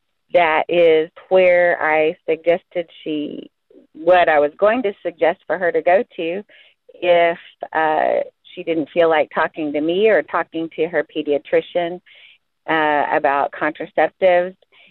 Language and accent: English; Norman, Oklahoma, United States; I'm from Norman, Oklahoma, and they have closed the Planned Parenthoods here in Oklahoma.